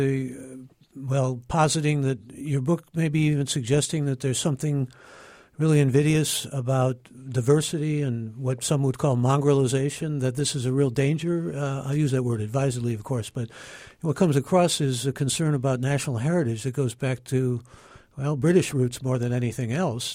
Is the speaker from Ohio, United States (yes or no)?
yes; Cleveland, Ohio, United States; As we said when I grew up in Cleveland